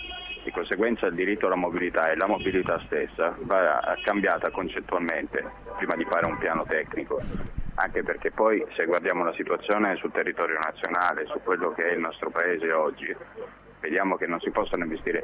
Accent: Turin, Piedmont, Italy; now in Rome, Italy; Guarda, io sono di Torino, solo che sono partito da Torino insieme ad altri miei colleghi il 23 novembre scorso.

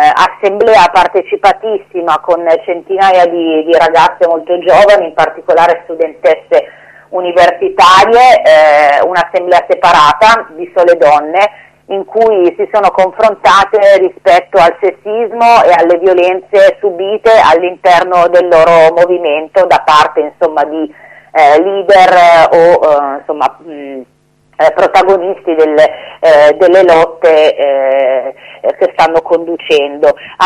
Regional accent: Turin, Piedmont, Italy; tavolo che come torinesi, insomma, abbiamo fortemente voluto

